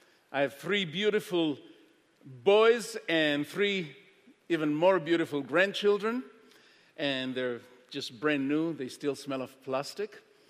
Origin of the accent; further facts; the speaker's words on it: Israel; I was born in Israel, raised in Israel, became a hippie at a very young age.